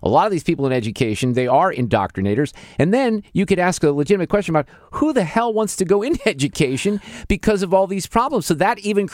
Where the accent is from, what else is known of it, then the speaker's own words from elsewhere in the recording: Missouri, United States; I grew up here in the Parkway District, spoiled.